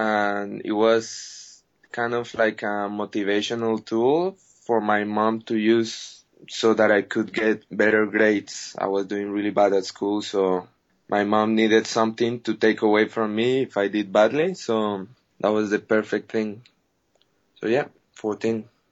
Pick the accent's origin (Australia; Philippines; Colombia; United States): Colombia; English is a second language; now in Interlaken, Switzerland; I'm from Colombia. I fly for England and I live in Switzerland. Yeah, I'm a tandem pilot in Interlaken